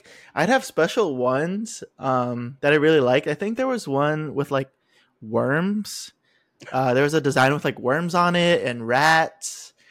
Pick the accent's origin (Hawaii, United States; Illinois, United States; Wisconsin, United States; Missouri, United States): Hawaii, United States; Waipahu; Back in Waipahu. I went to middle school in Waipahu, so bro, this was so fun, but I used to play Pogs and this was a thing like with everybody there